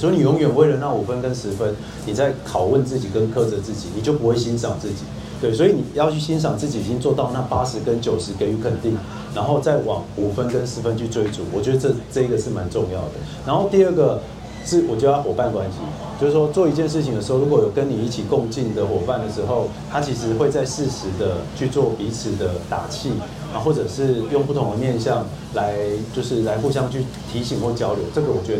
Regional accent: Taiwan; 以前我对自己身为台湾人是很没有自信的

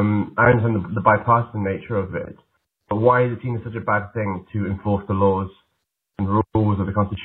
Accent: United Kingdom; now in Ireland; I'm calling from Leinster. As you may guess from my accent, I'm not from the US. I'm from the UK, where we have a parliamentary system.

